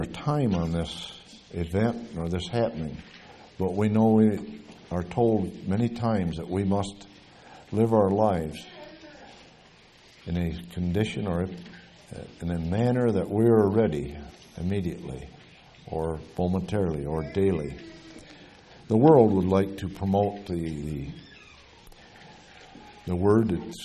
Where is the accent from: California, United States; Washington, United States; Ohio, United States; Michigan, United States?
Michigan, United States; I come from the state of Michigan. That's my home state. And our western shoreline is almost 100% sand dunes.